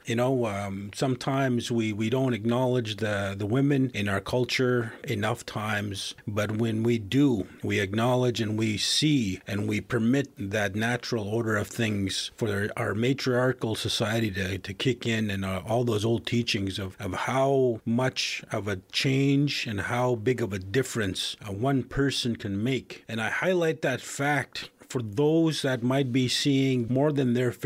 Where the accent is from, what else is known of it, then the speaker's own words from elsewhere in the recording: Saskatchewan, Canada; I hail from South End, Saskatchewan. What we call Wapatigochoano, the narrows with the current in the language